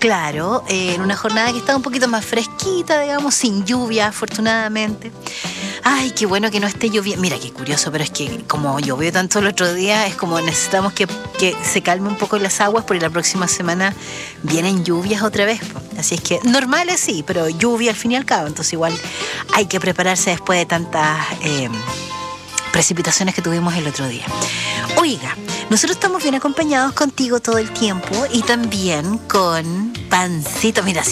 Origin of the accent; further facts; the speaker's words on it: Chile; no solamente nos contaron nosotros cuando éramos chicos en Chile